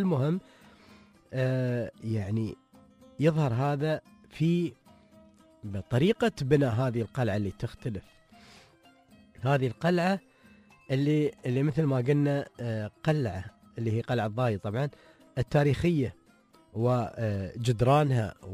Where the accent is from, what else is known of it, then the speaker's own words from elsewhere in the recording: United Arab Emirates; هني عندنا في الإمارات